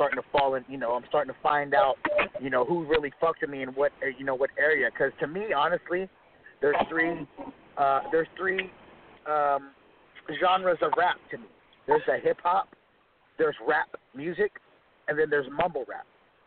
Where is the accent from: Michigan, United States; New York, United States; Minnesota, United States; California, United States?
California, United States; I'm from Northern California. I'm a Mexican guy.